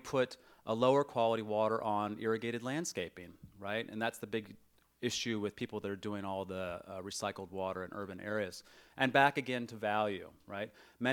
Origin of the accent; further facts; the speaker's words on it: California, United States; I'm from California.